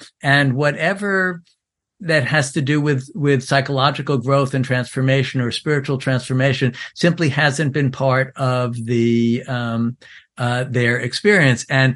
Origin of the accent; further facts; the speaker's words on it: New York, United States; so I'm 69 years old. I grew up in New York. I grew up among like the counterculture and hippies.